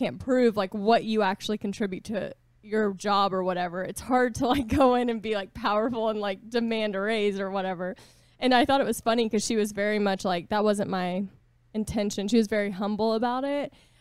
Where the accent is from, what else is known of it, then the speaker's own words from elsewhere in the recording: Boston, Massachusetts, United States; I'm from Boston and I'm just kind of hard.